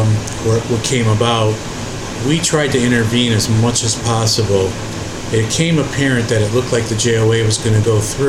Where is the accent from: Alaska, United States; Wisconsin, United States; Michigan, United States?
Michigan, United States; Sterling Heights; also born or lived in Detroit; I was born in Detroit, and we moved to Sterling Heights in 1959. And I lived in Sterling Heights up until 2006.